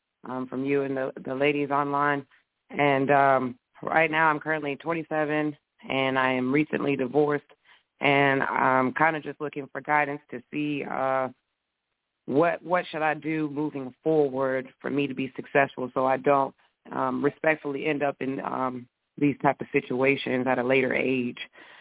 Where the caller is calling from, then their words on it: Columbia, South Carolina, United States; Good evening. … from South Carolina.